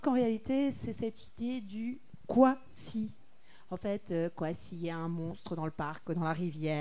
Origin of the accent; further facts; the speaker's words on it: Sweden; J'ai grandi dans la Suède des années 70, c'était pas folichon. On était un pays assez isolé et j'ai grandi dans cet environnement assez tristoun.